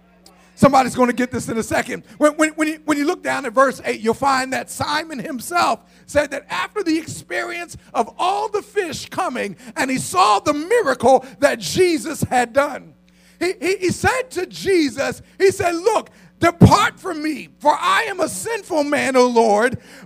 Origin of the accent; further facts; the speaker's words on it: Pennsylvania, United States; that I was a boy from Tasker Projects, went through an orphanage, went through foster care